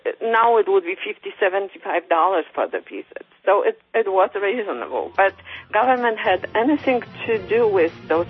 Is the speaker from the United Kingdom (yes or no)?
no; Poland; English is a second language; now in Chicago, United States; I'm from Poland